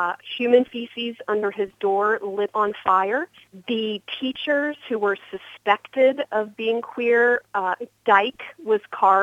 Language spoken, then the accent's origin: English; Cincinnati, Ohio, United States; I grew up in Cincinnati, Ohio. I had never met another out person in my life.